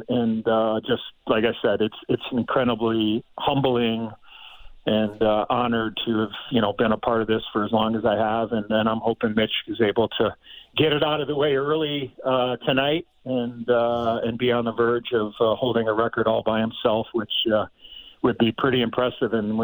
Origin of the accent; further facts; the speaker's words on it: Chicago, Illinois, United States; And for me, growing up in Chicago, my life was hockey.